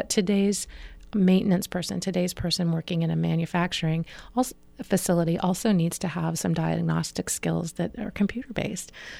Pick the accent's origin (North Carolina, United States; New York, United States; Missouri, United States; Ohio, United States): Ohio, United States; Circleville; I grew up in Circleville